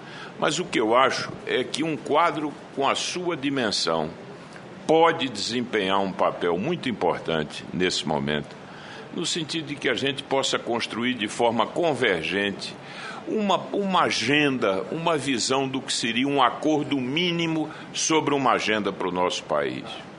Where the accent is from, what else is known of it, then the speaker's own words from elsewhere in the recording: Brazil; como brasileiro